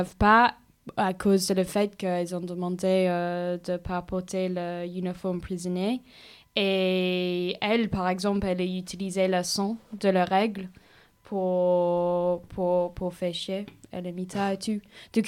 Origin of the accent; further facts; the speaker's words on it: Ireland; French is a second language; Oui, ça m'a fait penser aussi moi je viens d'Irlande